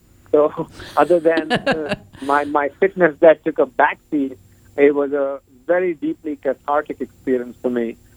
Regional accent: India; also born or lived in Europe; now in United States; I grew up in India. I've spent a bit more than a decade in the U.S. I've lived in Europe as well.

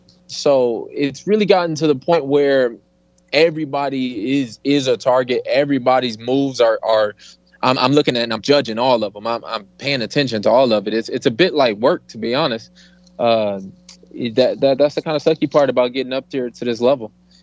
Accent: Detroit, Michigan, United States; I've always been a basketball fan, obviously, growing up in Detroit.

